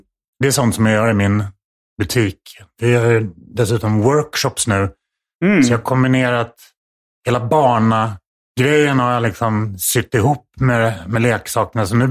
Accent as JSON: {"language": "Swedish", "town": "Stockholm", "region": "Stockholm County", "country": "Sweden", "said": "Jag är stockholmare som sagt, men numera gift med en Malmö-tjej."}